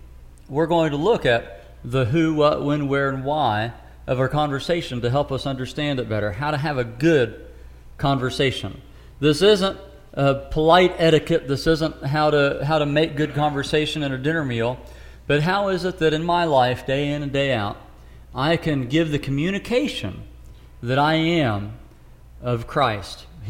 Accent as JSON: {"language": "English", "region": "West Virginia", "country": "United States", "tie": "born or raised there", "said": "I was raised mostly in Ritchie County, West Virginia."}